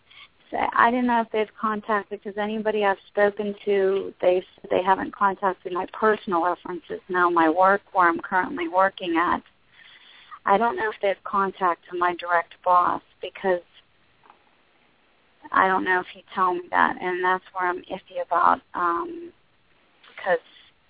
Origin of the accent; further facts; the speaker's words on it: Pennsylvania, United States; Pennsylvania.